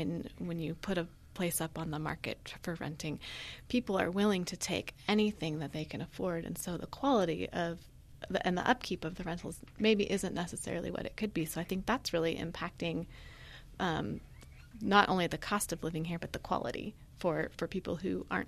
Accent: Los Osos, California, United States; I grew up in Los Osos. My parents still are there.

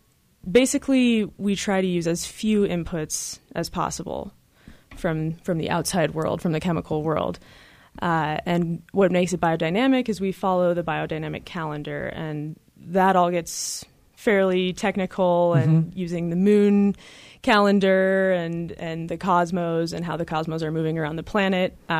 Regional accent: Park City, Utah, United States; And then I moved back to Utah, where I was born and raised. I'm from Park City, a year and a half ago

